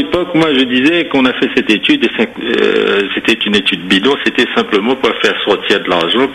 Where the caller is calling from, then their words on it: Saint-Leu, Réunion, France; J'appelle, je suis de Saint-Leu, hein.